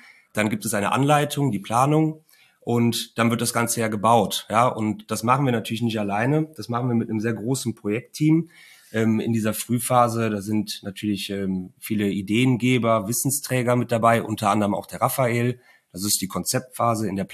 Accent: Cologne, North Rhine-Westphalia, Germany; born there; ich bin ja gebürtiger Kölner. Ja. Ich wohne auch noch in Köln

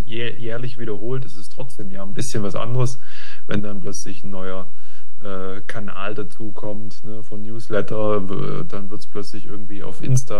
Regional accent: Baden-Württemberg, Germany; also ich selber bin ja auch aus dem Rems-Murr-Kreis, also ich weiß quasi, was da alles so los ist, ne, in der großen Region.

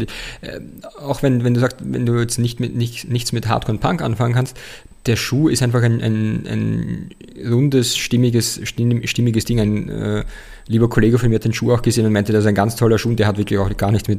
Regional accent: Austria; bei uns in Österreich

